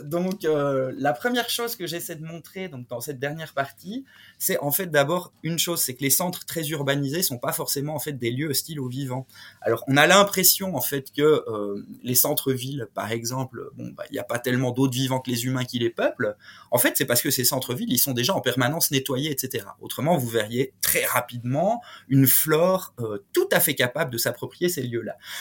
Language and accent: French; Liège, Wallonia, Belgium; il y en a eu une à Liège, comme je suis liégeois